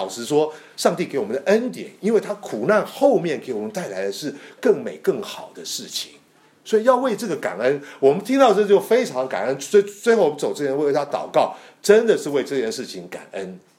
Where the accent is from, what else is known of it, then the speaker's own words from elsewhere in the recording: China; 取名字就像我们中国人一样